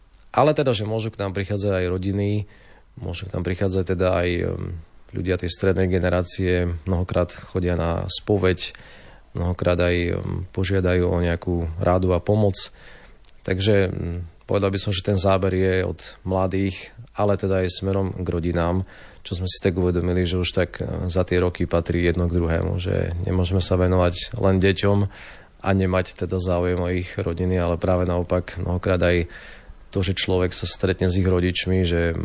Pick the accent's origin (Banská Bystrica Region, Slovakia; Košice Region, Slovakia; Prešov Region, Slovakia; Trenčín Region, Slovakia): Prešov Region, Slovakia; Humenné; pretože som rodák z Humenného a som sa sem vrátil po 25 rokoch.